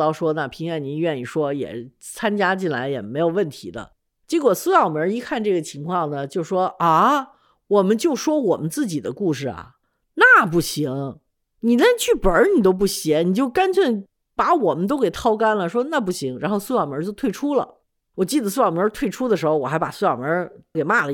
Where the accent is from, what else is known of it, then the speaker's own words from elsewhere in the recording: United States; 但是因为我在美国长大就没这个概念